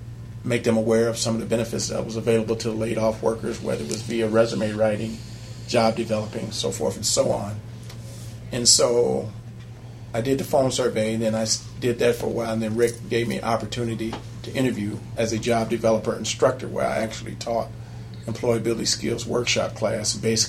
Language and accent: English; Lansing, Michigan, United States; I had friends in here because I was from Lansing